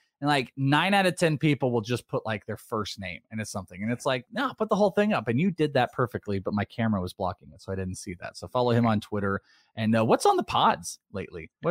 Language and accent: English; Wales, United Kingdom; I am Welsh.